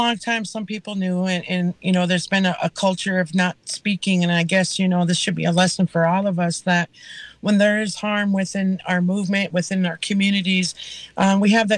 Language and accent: English; Leech Lake, Minnesota, United States; And for those of those listeners out there that don't know … from Leech Lake. And I'm the Northern Organizer for Minnesota 350 here in the Deep North near, Bemidji, Minnesota